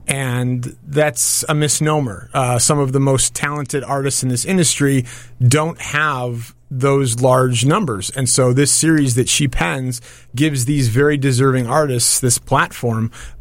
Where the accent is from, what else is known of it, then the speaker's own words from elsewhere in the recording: Skokie, Illinois, United States; also born or lived in Highland Park / Glenview; So I'm born and raised in Illinois. I was born in Highland Park. I lived a very short period of time in Glenview, Illinois.